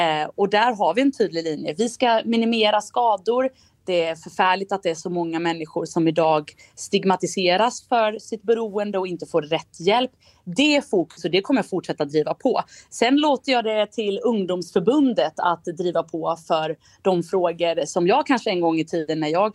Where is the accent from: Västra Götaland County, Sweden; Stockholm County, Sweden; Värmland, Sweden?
Västra Götaland County, Sweden; Gothenburg; Jag tror att det är de grejerna som jag som göteborgare tar med mig också in i mitt uppdrag som partisekreterare.